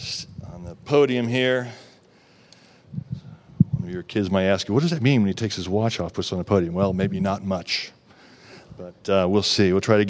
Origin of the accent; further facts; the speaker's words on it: Virginia, United States; I had heard from some friends that I grew up in Northern Virginia